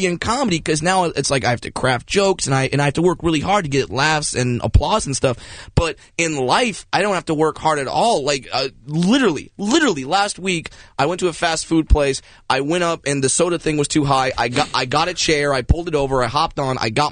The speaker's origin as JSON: {"language": "English", "region": "California", "country": "United States", "tie": "born or raised there", "said": "Yeah, I'm 27, born and raised in Orange County. I'm an OC boy. Went to Sunny Hills High School."}